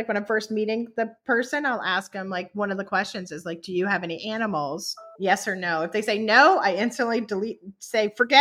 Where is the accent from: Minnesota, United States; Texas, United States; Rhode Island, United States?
Rhode Island, United States; Some know I'm from Rhode Island.